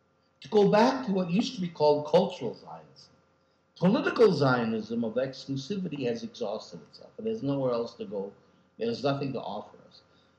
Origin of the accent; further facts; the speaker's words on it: United States; as American Jews, we have a lot of clout in Israel.